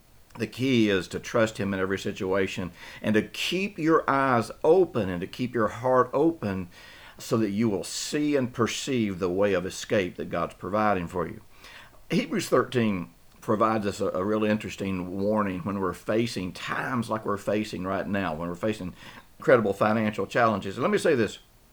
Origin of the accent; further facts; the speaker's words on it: Tennessee, United States; You know, I grew up in Tennessee, rural Tennessee